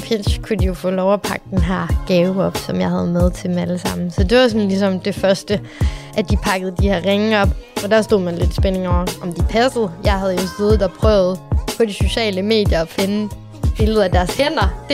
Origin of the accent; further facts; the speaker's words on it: Aalborg, North Denmark Region, Denmark; Jeg er fra Aalborg.